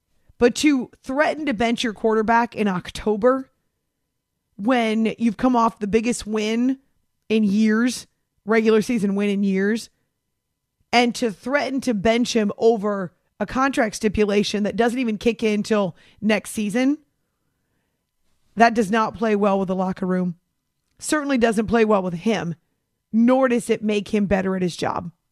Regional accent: Charlotte, North Carolina, United States; Oh my gosh, I guess the coach didn't know I'm from Charlotte.

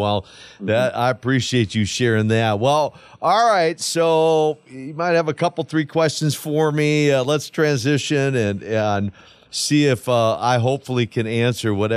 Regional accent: Minnesota, United States; I'm not from Russia, you know, hail from the great state of Minnesota. And so I didn't grow up in Russia.

